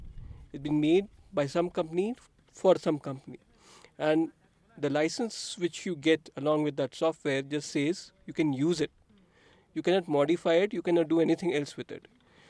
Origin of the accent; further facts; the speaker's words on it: Pune, Maharashtra, India; I come from Pune, Maharashtra